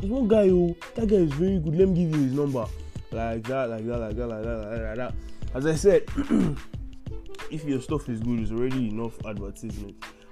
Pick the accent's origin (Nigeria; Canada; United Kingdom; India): Nigeria; English is a second language; You probably already know because of my accent where I'm from, but if you don't, I'm Nigerian, and in this side of the world things are not as easy